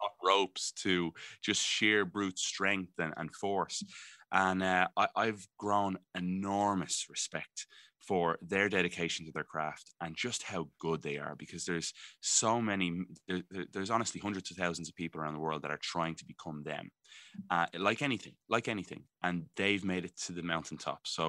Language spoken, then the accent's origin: English; Raheny, Leinster, Ireland; I'm from Raheny.